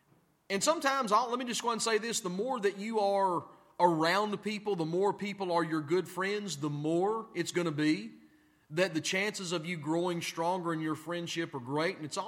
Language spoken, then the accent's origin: English; the South, United States; You can tell I'm a Southerner.